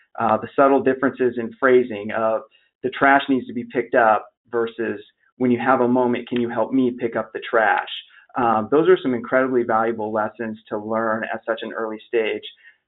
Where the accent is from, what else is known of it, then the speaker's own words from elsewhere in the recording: Albany, Oregon, United States; You know, so I came from Albany, Oregon, a smaller town in Oregon, and went right from there to city of Chicago.